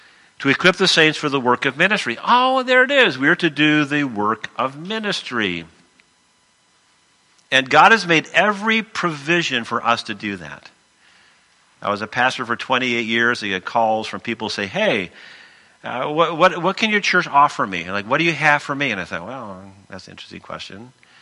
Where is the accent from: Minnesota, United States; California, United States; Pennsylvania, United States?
Minnesota, United States; hey, we're from Minnesota. If the roads aren't closed, you drive.